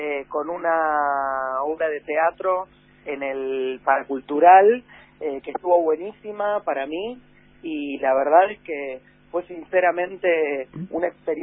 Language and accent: Spanish; Argentina; como argentinos tenemos que reírnos de nosotros mismos